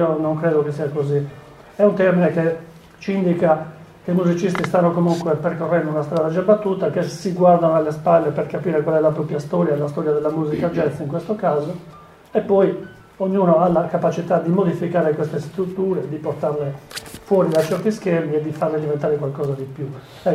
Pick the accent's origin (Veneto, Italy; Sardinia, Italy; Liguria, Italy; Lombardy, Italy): Sardinia, Italy; Barumini; Ad esempio nel Medio Campidano, che è una zona che io frequento perché sono di Barumi